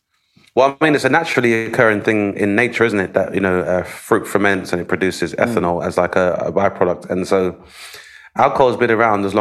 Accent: United Kingdom; because obviously being British and being somewhat repressed

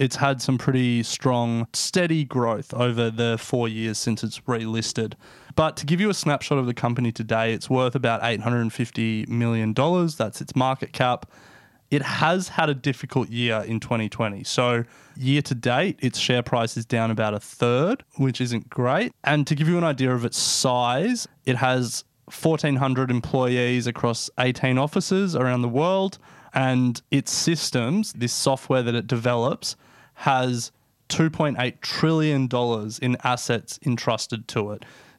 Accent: Australia; the obvious one as Australian speaking in Australia is superannuation.

